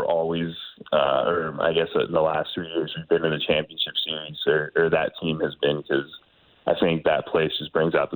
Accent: Canada; But, Canada is my overall identity. I grew up in Canada.

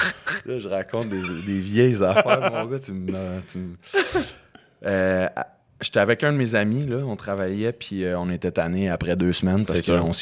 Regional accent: Quebec, Canada; also born or lived in Montreal / Sainte-Anne-des-Lacs; Ouais, Rive-Sud, Sainte-Julie, Saint-Bruno, Saint-Basile.

